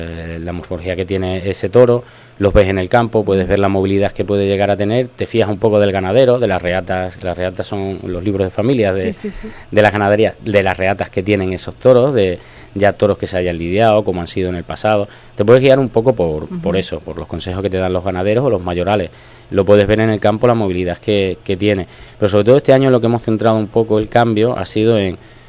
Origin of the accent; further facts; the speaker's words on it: Valdencín, Extremadura, Spain; como me siento que soy al final vecino de Torrejoncillo y Valdencín, ¿no?, me crié allí en Valdencín